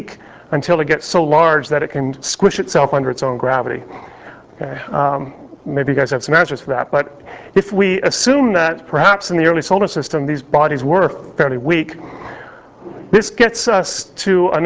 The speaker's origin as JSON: {"language": "English", "country": "Canada", "said": "because I'm a Canadian"}